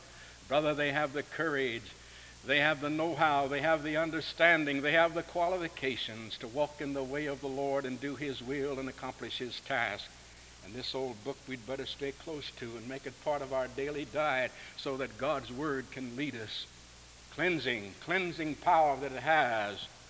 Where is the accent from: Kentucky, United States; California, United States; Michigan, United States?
Kentucky, United States; Back in my home state of Kentucky, you can see four states on a clear day.